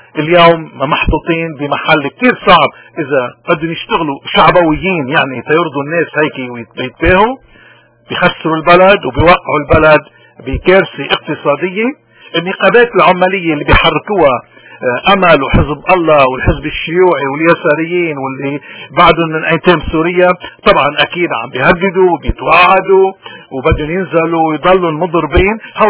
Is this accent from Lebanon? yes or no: yes; Lebanon; بلدنا لبنان